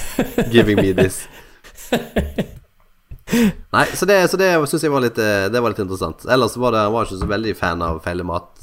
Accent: Kopervik, Rogaland, Norway; Vi har aldri hatt frokostblanding hjemme i Kopervik.

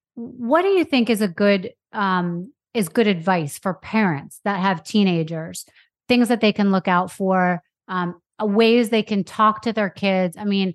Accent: Manhattan, New York, United States; You know, when I was growing up in Manhattan, I went to an all-girls private school.

